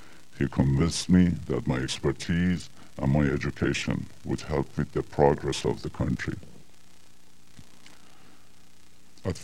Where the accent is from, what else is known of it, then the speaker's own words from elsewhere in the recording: Tehran, Tehran Province, Iran; moved away as an adult; now in United States; I was born and raised in Tehran, Iran, and it was in the early 70s that I came to the U.S. to continue my education.